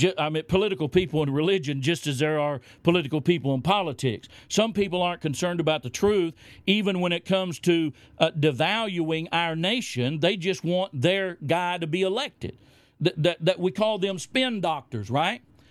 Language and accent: English; Oklahoma, United States; born there; now in Texas, United States; but I wasn't born here. I was born in Oklahoma.